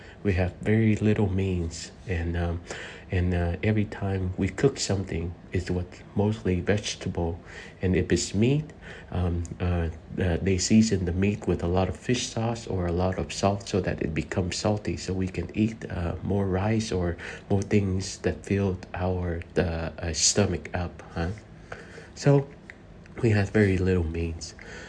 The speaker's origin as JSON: {"language": "English", "country": "Vietnam", "tie": "born or raised there", "said": "I grew up very poor in Vietnam after the war."}